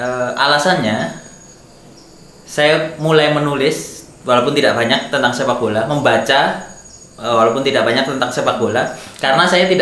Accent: Klaten, Central Java, Indonesia; born there; Saya lahir di Kota Klaten, Kabupaten Klaten ya, Jawa Tengah, dan itu pertengahan antara Jogja dan Solo, di bawah kaki Gunung Merapi. Sebenarnya kota yang tidak dekat atau tidak lekat dengan sepak bola

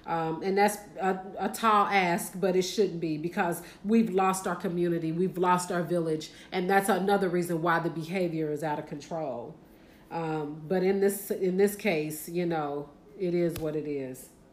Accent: Indianapolis, Indiana, United States; She is in my hometown in Indianapolis.

